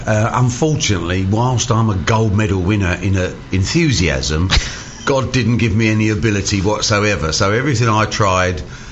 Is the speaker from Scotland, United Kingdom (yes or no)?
no; Debden, London, United Kingdom; also born or lived in Dagenham; I was born in Dagenham. I grew up, I had a few years there, then I went to Debden, the industrial estate, and yep. Spent there 16 years there